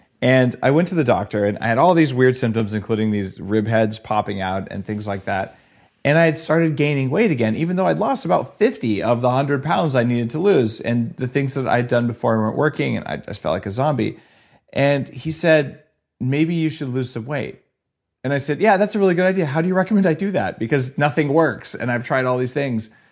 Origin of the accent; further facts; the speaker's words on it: Albuquerque, New Mexico, United States; which is New Mexico green chili, I grew up in Albuquerque, New Mexico.